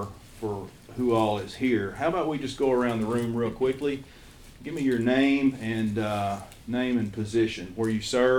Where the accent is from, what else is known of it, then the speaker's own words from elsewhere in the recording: Kentucky, United States; accent: Eastern Kentucky; Again, I'm from Eastern Kentucky. I had never left the country.